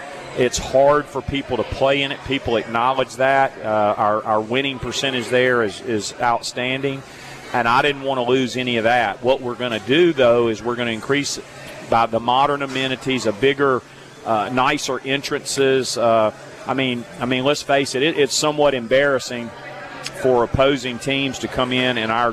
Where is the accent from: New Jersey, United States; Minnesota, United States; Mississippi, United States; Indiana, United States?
Mississippi, United States; Hattiesburg; born or raised there